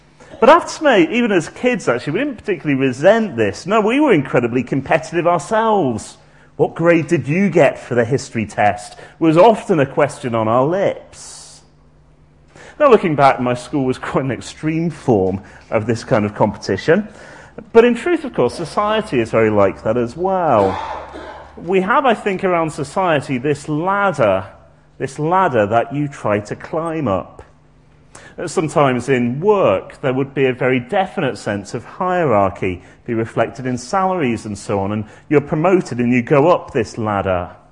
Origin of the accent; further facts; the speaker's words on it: Oxford, South East England, United Kingdom; when I go mention I'm from Oxford.